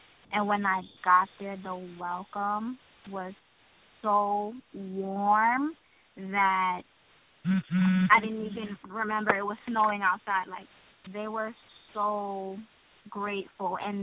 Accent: Trinidad & Tobago; I'm Trinidadian, no. So I don't think it would be acceptable for me not to know how to cook.

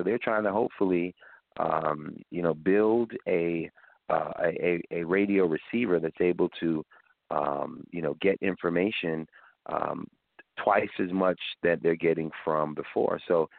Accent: United States; because I am not going to be in Canada and stuck in Canada in a foreign nation when I am an American.

